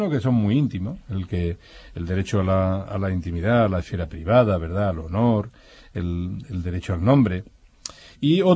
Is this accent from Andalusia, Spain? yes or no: yes; Andalusia, Spain; Cuando digo a la gente, yo soy andaluz, gente para mí no es despectivo